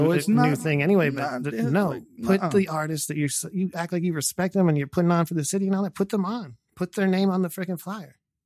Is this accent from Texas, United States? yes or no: yes; Houston, Texas, United States; I come from Houston from the days when the … lost their distribution